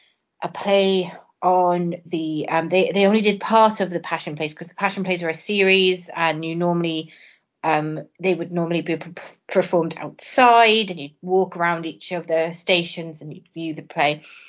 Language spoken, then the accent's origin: English; Swansea, Wales, United Kingdom; from Swansea in the UK